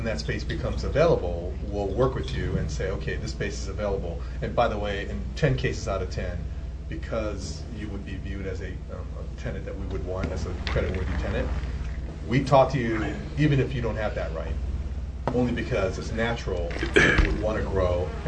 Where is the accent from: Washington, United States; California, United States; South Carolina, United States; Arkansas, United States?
California, United States; San Francisco; I come from San Francisco, so it's a little different there.